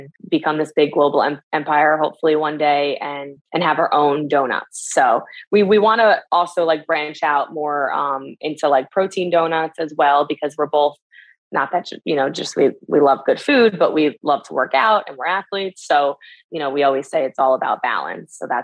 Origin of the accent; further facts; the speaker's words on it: Northeast, United States; We're both from the Northeast.